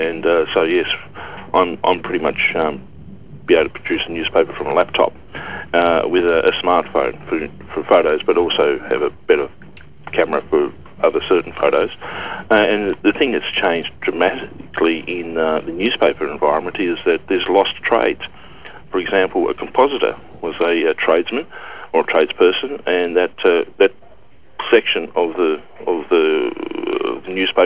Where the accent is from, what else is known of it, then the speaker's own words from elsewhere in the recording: Smithton, Tasmania, Australia; because I grew up in Smithton, and I'm very pleased to be moving back into God's country.